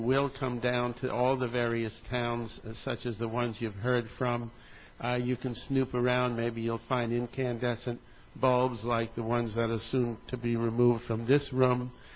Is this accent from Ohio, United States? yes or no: no; Bakersfield, California, United States; I'm from Bakersfield.